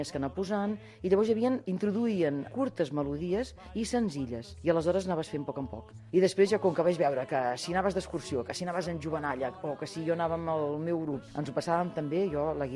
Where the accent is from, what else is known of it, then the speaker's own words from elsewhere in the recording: Barcelona, Catalonia, Spain; now in El Masnou, Spain; Visc a Masnou i ja fa 25 o potser 28 anys que hi visc, però sóc nascuda a Barcelona, vaig néixer en el barri del Raval i vaig estar doncs, fins als 21 anys.